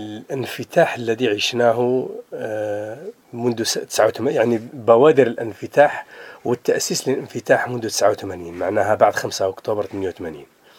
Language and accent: Arabic; Algeria; كان من واجبنا كجزائريين أننا نعيش في إطار هذا التنوع